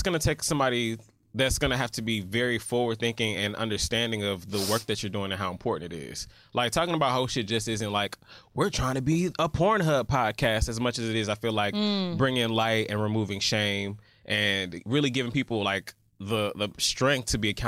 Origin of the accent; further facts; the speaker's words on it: Atlanta, Georgia, United States; I grew up in Atlanta, gay mecca, because it's full of homosexuals, but that don't mean it's gay mecca because it's gay run.